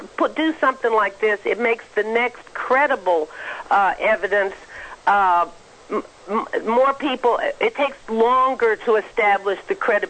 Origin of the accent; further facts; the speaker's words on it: Roswell, New Mexico, United States; now in Australia; And now I live in Australia now, but I'm originally from Roswell. And I grew up knowing the stories and hearing the stories